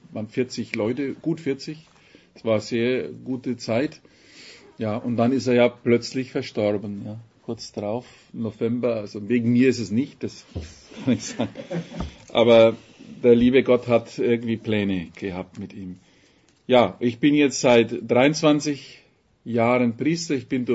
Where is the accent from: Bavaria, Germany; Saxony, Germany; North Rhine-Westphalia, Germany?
Bavaria, Germany; accent: Franconian; now in Munich, Germany; Also ich bin aus München oder in München stationiert, bin aber ein Franke. Das schlägt manchmal durch. Fränkisch kriege ich nicht immer raus.